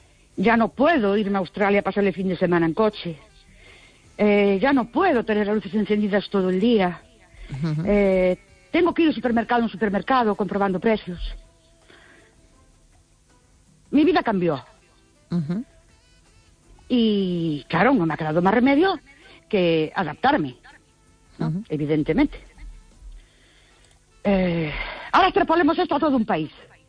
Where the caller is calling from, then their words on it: Ourense, Galicia, Spain; Spanish is a second language; de Ourense.